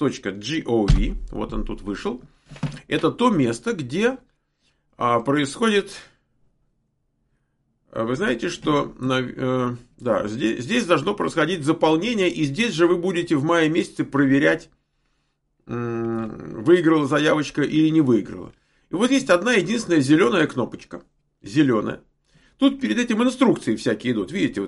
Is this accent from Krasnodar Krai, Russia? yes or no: no; Moscow, Russia; born there; Я вообще-то в Москве родился